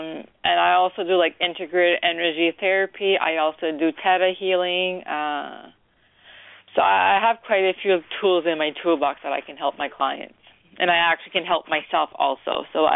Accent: New Brunswick, Canada; now in Toronto, Canada; I'm calling in from Toronto, Canada, and I'm originally from the province of New Brunswick in Canada.

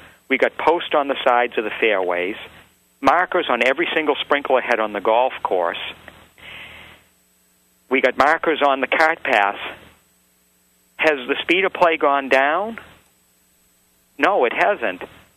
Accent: New Hampshire, United States; The trouble today is, I'm from New Hampshire. I work in the Massachusetts area.

